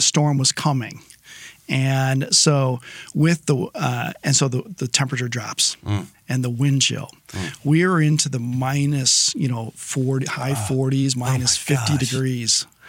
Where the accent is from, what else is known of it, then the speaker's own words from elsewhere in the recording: Wisconsin, United States; Now, I grew up in northern Wisconsin. I was born in Green Bay. And I'm used to cold.